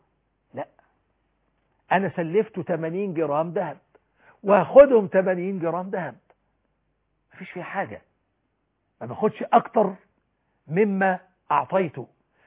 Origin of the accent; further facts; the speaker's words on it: Egypt; وأن يجعل بلدنا مصر أمنا أمانا